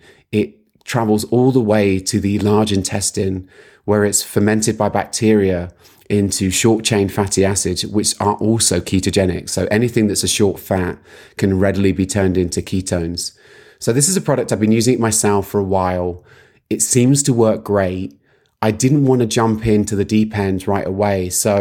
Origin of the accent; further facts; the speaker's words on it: United Kingdom; And then fiber, because we're British, we don't spell it E-R. It's spelled R-E.